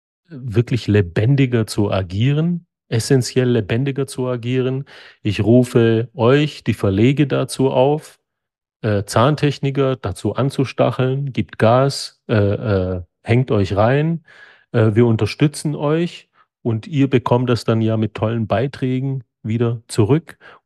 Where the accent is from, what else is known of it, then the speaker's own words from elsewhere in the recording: Greece; now in Germany; Ich bin Grieche, er ist Deutscher. Ich bin im Süden Deutschlands, er im Norden.